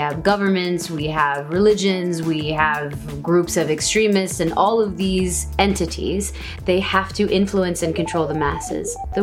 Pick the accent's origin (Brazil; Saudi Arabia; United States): Saudi Arabia; for me, growing up in Saudi Arabia, what that looked like was a very muted existence.